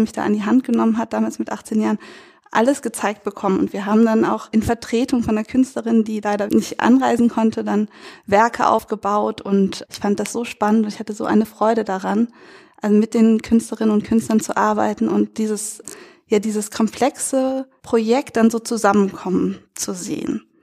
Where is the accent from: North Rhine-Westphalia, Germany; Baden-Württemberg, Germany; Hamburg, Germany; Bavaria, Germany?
North Rhine-Westphalia, Germany; Ich komme ja aus dem Rheinland, also genau dem Niederrhein